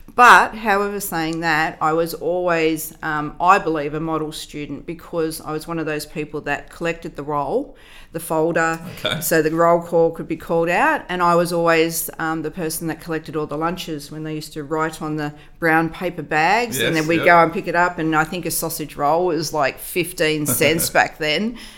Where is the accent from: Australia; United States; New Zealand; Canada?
Australia; Canterbury, New South Wales; I was born in Sydney Women's Hospital. When? 1968. So it's a very long time ago. And I grew up in Canterbury.